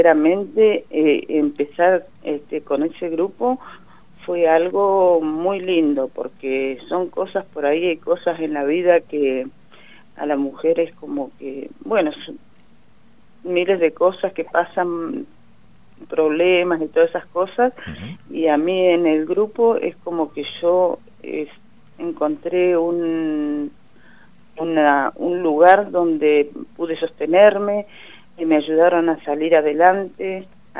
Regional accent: Zapala, Neuquén, Argentina; soy de acá de Zapala.

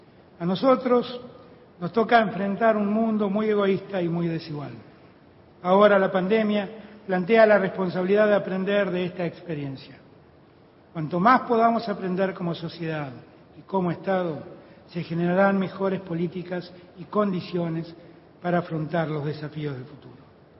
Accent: Argentina; Quiero ser recordado como un argentino que un día fue elegido como presidente y fue capaz de servir a su pueblo

